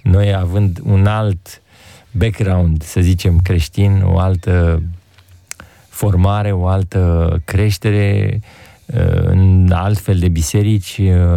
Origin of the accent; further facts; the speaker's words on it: Gorj County, Romania; în biserici din Târgu Jiu și din județul Gorj, de unde sunt eu deloc